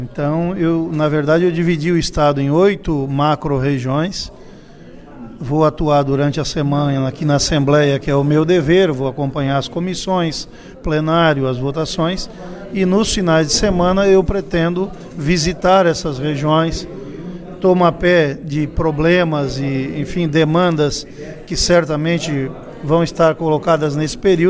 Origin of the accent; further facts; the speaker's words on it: Gravatal, Santa Catarina, Brazil; born there; que a minha terra natal é Gravatal. Né, portanto, eu pretendo começar por lá, meus pais ainda moram lá